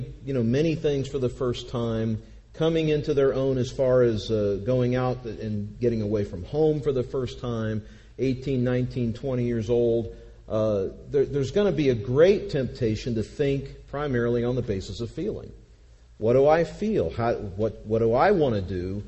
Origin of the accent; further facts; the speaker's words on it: California, United States; I can remember going through certain parts growing up in California, driving out toward the coast sometimes